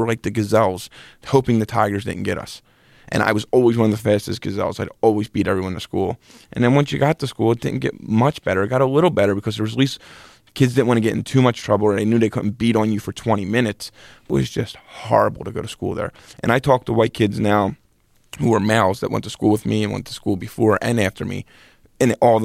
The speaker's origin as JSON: {"language": "English", "town": "Philadelphia", "region": "Pennsylvania", "country": "United States", "tie": "born or raised there"}